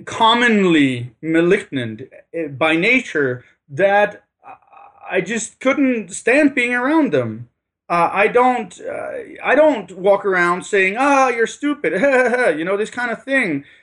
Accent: Denmark; you're from Sweden, I'm from Denmark

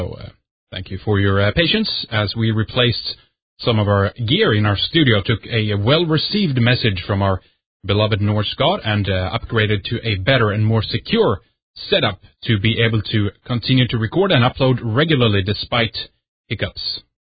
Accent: Sweden; English is a second language; This is Red Eyes Radio, and … from Sweden.

